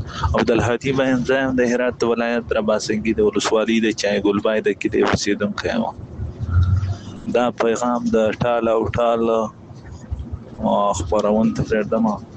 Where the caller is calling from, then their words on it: Iran; خو زه دلته مړ په ایران کې یو.